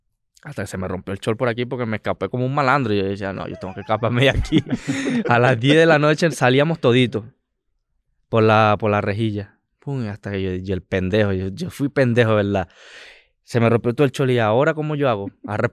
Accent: Yaracuy, Venezuela; born there; Yo nací en Yaracuy. Es caliente.

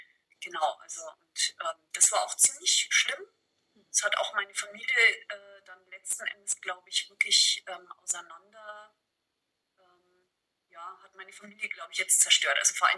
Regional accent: Mainburg, Bavaria, Germany; Ich bin aus Mainburg und man kann sagen, ich hatte nicht die einfachste Kindheit.

